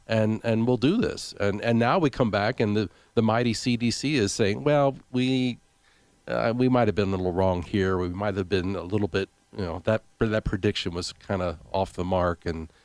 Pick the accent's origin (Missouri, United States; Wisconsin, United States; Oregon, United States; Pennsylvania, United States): Pennsylvania, United States; But, you know, not my hometown, but place I grew up very close to is Philadelphia.